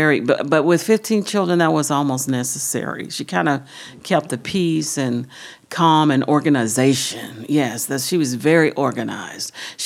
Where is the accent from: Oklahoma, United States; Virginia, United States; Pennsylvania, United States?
Oklahoma, United States; Enid; born there; I was born in Enid, Oklahoma. I almost said Enid, America, because I always say that, but Enid, Oklahoma.